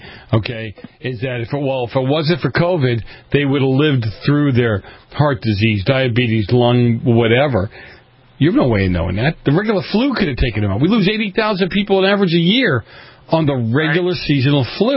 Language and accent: English; Boston, Massachusetts, United States; I come from Boston, a city that's ripe with corruption and what have you.